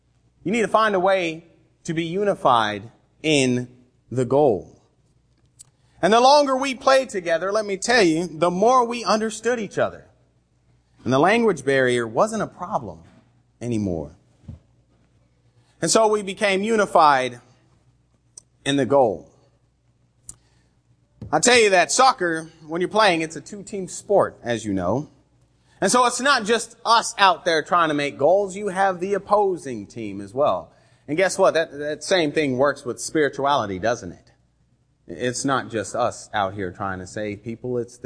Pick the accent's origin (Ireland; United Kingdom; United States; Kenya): United Kingdom; England; Of course, so I'm an English guy, all right?